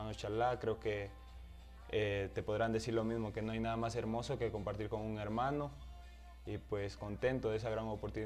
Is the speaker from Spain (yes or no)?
no; Quito, Pichincha, Ecuador; soy de la ciudad de Quito